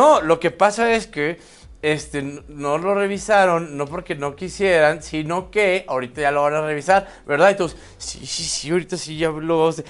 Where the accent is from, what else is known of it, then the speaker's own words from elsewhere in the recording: Mexico; Somos mexicanos también.